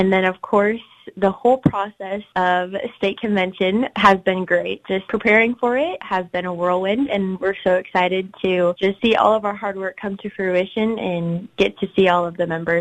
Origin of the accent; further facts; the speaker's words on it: Chambers, Nebraska, United States; Yes, so I grew up in Chambers, Nebraska, so not too far from that South Dakota border. I grew up on a ranch with my family